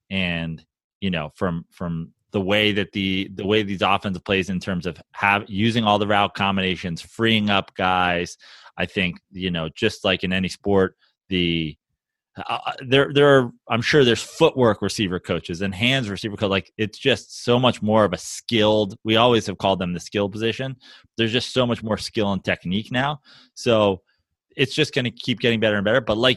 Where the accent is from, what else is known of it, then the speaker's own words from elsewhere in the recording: Canada; I'm Canadian.